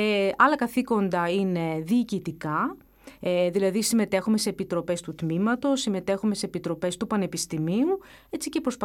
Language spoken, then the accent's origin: Greek; Athens, Attica, Greece; also born or lived in Thessaloniki; Εγώ κατάγομαι από τη Μάνη, από την έξω Μάνη. Γεννήθηκα στη Θεσσαλονίκη. Και 4 χρονών μετακομίσαμε στην Αθήνα, όπου εκεί έμεινα τα περισσότερα χρόνια. Εκεί πήγα σχολείο, εκεί σπούδασα.